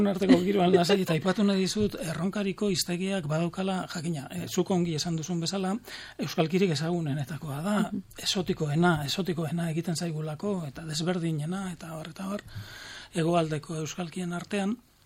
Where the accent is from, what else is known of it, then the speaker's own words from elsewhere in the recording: Legazpi, Basque Country, Spain; Legazpiarra, Gipuzkoa. Baina Gipuzkoak naparra gara, Gipuzkoak naparra gara. Denok tira egiten diogu sentimentuari, eta nik badut birraitona leitzakoa.